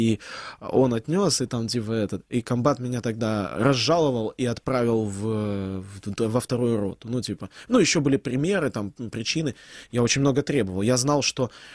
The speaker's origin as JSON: {"language": "Russian", "town": "Yevpatoria", "region": "Crimea", "country": "Ukraine", "said": "Я говорю, ну, из Евпатории. Он говорит, Евпатория, ну, Одесса. Я кажу, ну, Крым."}